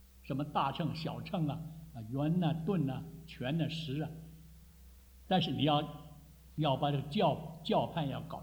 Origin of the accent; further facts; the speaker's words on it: China; 说我们中国人常常讲情理法了